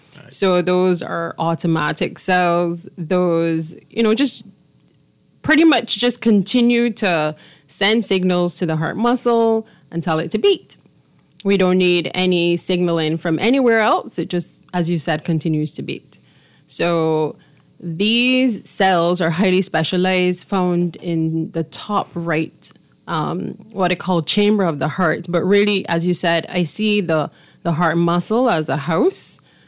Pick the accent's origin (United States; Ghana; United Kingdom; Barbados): Barbados; So I was born in Barbados, grew up in a small area, which had no beach around it.